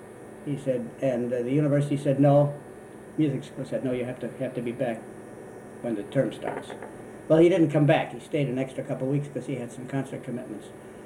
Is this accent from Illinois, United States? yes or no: yes; Chicago, Illinois, United States; When I was growing up in Chicago, my brother, who was a couple years younger, had a best friend.